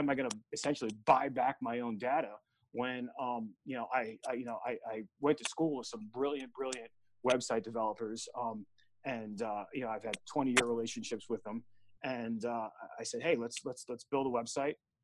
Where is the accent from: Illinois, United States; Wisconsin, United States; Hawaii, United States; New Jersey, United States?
New Jersey, United States; now in Las Vegas, United States; Well, I moved to Las Vegas from New Jersey in 93.